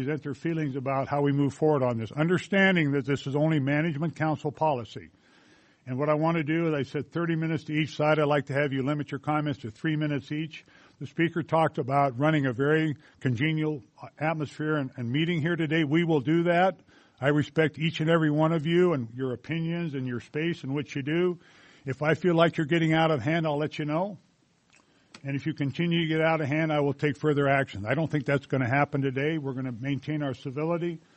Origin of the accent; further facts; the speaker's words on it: Riverton, Wyoming, United States; I'm the Senate President. I'm from Riverton.